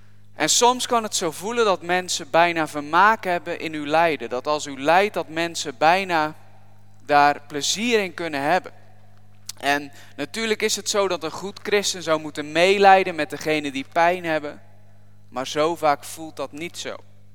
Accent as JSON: {"language": "Dutch", "town": "Giessendam", "region": "South Holland", "country": "Netherlands", "lives_now": "Hellouw, Netherlands", "said": "ik kom oorspronkelijk uit Hanningsveld, Giessendam."}